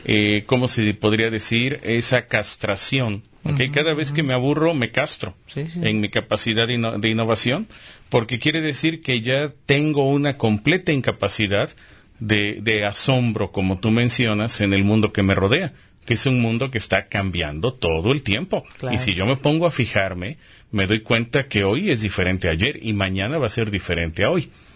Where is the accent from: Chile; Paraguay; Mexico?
Mexico; Lo que ha pasado es que como cultura mexicana nos gusta seguir.